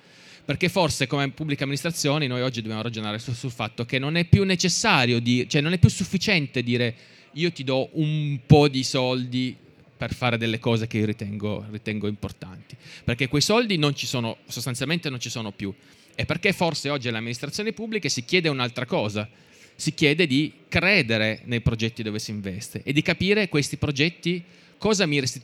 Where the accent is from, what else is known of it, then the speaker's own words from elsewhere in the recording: Apulia, Italy; poi non lo so pronunciare bene perché io sono pugliese